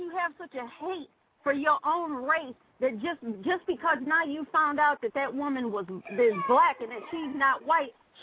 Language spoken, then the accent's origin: English; Midwest, United States; I'm from the Midwest, and that's where I first saw it. I was in Detroit.